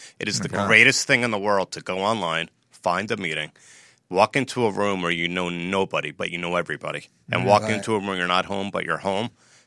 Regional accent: New Jersey, United States; Oh, I'm from New Jersey in the U.S.

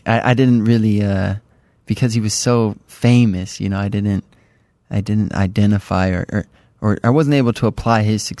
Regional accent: Detroit, Michigan, United States; We met at the end of high school. We're both from Detroit.

